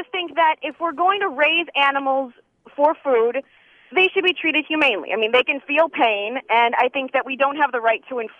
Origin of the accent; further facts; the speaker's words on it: Chicago, Illinois, United States; Well, I'm from Chicago, and I'm a vegetarian.